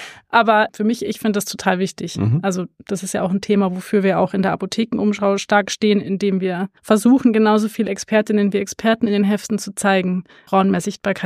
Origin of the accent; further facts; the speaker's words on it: Munich, Bavaria, Germany; Also ich bin tatsächlich in München geboren. Mhm. Also ich bin ein Münchner Kind, was man aber nicht hört.